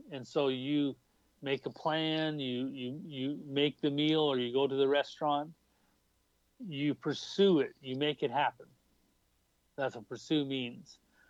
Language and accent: English; Canada; now in United States; I've been blessed being a Canadian and an American, a Canadian living in America